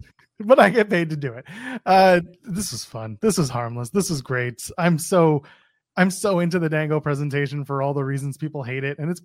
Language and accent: English; Canada; accent: Canadian; When I'm sleep deprived, my Canadian accent comes out.